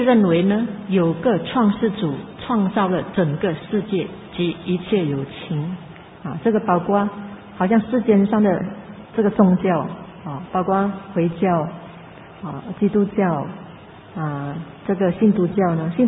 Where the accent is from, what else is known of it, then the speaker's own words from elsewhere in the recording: China; 我想我们中国人呢，也很多相信这个灵魂我见，包括很多佛教徒。